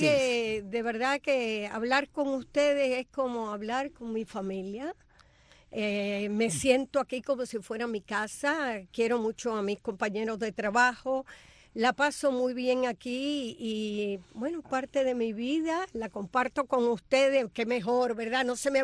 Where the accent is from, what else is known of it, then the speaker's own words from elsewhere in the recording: Santiago de las Vegas, Havana, Cuba; born there; yo nací en Santiago de las Vegas, que es un pueblito.